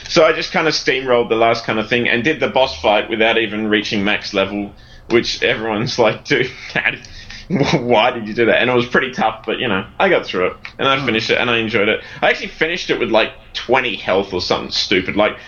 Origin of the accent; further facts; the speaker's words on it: Australia; accent: Australian; I didn't want you to think I was saying pillows in my Australian accent.